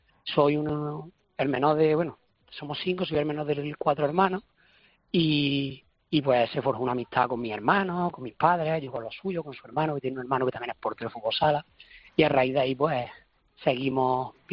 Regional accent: Cabra, Andalusia, Spain; Yo jugaba al fútbol aficionado, amateur, en un equipo de mi pueblo, en el Egabrense, y ascendimos.

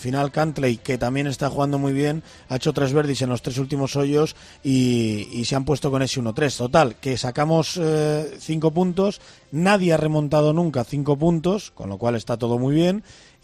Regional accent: Cantabria, Spain; soy cántabro

